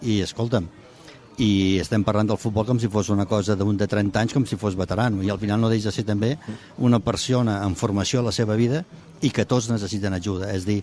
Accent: Cambrils, Catalonia, Spain; Que sóc de Cambrils? Que sóc de Cambrils? Què et penses?

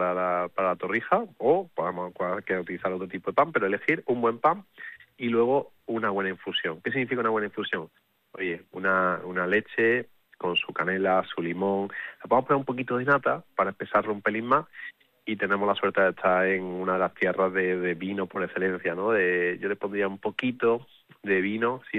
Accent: Córdoba, Andalusia, Spain; llevando mi tierra por bandera, ¿no? Que una tierra como Córdoba tan bonita, pues bueno, pues cada vez que sale dice, ¿usted es de Córdoba? Sí, soy de Córdoba

